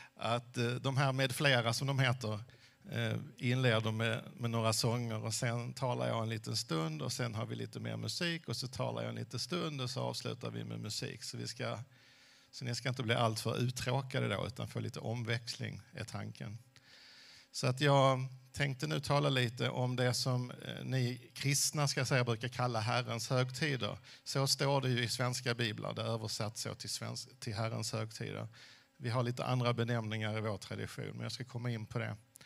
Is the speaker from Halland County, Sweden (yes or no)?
no; Helsingborg, Skåne, Sweden; born there; accent: southern Swedish; Ni hör på min dialekt att jag är från södra delen av Sverige. Jag föddes i Helsingborg. Och mina föräldrar kom hit i samband med andra världskriget. Min pappa kom hit från Tyskland precis före andra världskriget.